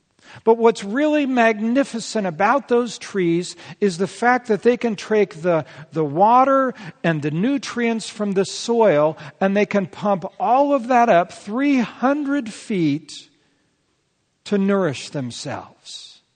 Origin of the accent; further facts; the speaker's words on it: California, United States; I grew up in Yosemite National Park as a kid